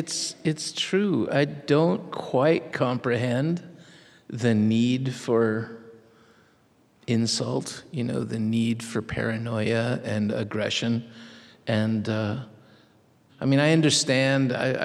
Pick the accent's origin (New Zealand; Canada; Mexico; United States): Mexico; accent: Mexican; It's no accident to me that in fifth grade, I lost my Mexican accent and started speaking like my mother.